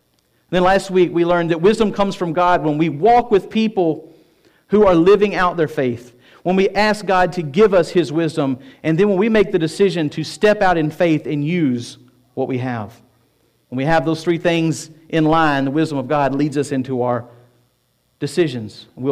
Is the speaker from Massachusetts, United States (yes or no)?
no; Tennessee, United States; I was like, I'm from Tennessee. You're from Alabama. I'm old. You're young.